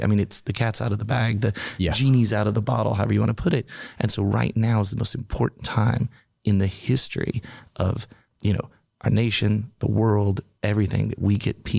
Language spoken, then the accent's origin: English; Germany; I grew up in Germany, a soccer ball.